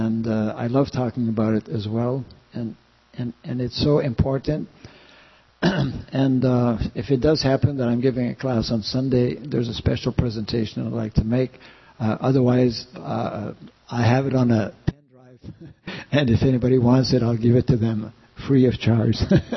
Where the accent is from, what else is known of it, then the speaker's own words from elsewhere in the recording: Canada; because after becoming a devotee in Canada, because I'm from Canada